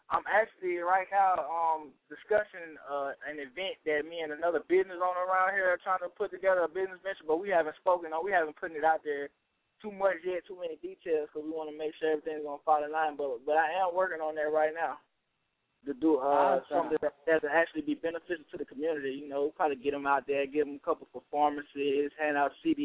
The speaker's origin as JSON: {"language": "English", "town": "Tuskegee", "region": "Alabama", "country": "United States", "said": "I'm from Tuskegee, Alabama. It's a very small community. We don't have much. It's a black community, and we don't have much."}